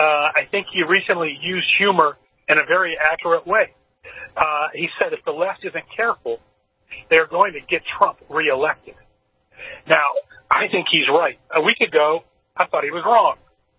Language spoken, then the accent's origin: English; Pittsburgh, Pennsylvania, United States; Growing up in Pittsburgh, my mother always told me that that people in Pittsburgh, where it's humid, age slower